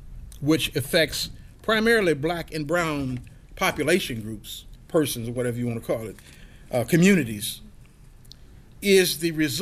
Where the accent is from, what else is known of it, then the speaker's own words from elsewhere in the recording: Chattanooga, Tennessee, United States; In fact, we had the first demonstration, political demonstration, against a private prison system in my little hometown of Chattanooga.